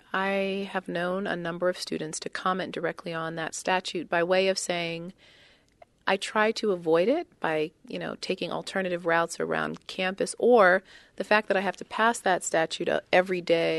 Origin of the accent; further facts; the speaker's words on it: East Coast, United States; I'm not from here. I grew up in the United States, particularly on the East Coast of the United States